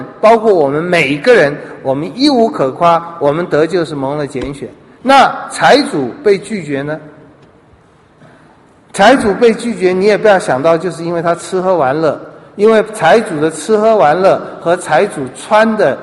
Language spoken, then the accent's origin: Chinese; Taiwan